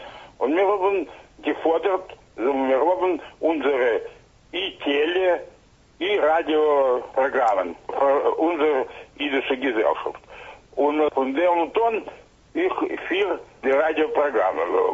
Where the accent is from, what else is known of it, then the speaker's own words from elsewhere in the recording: Moldova; German is a second language; verschiedene Momente von jüdischem Leben bei uns in Moldova